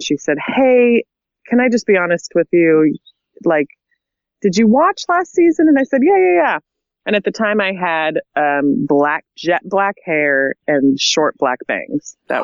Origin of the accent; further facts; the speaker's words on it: Nebraska, United States; moved away as an adult; also born or lived in Los Angeles; I grew up in Nebraska, but I moved out to L.A., right when I graduated college